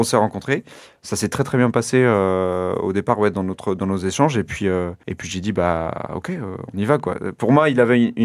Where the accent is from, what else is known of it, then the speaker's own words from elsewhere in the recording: Pays de la Loire, France; also born or lived in Bordeaux / Paris; J'ai grandi en campagne, dans le Maine-et-Loire. J'ai fait mes études à Bordeaux et j'ai fini mes études à Paris